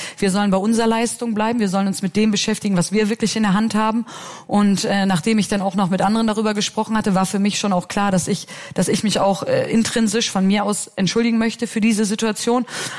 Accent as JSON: {"language": "German", "country": "Germany", "lives_now": "Switzerland", "said": "mein Sprachgebrauch ist natürlich als Deutscher ein bisschen anders, als wir es hier in der Schweiz jetzt gewohnt sind."}